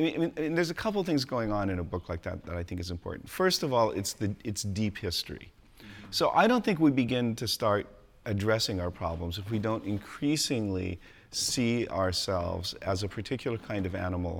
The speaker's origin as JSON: {"language": "English", "region": "California", "country": "United States", "tie": "born or raised there", "also_born_or_lived": "Colorado", "said": "growing up in California, living in Colorado, I could talk about, say, the Sierra Mountains"}